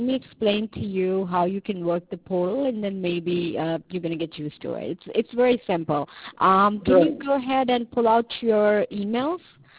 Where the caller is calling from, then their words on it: California, United States; I'm calling you from California.